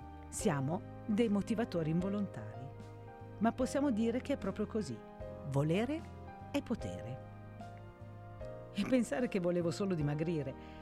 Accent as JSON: {"language": "Italian", "region": "Veneto", "country": "Italy", "tie": "born or raised there", "said": "Io sono nata e cresciuta in Veneto"}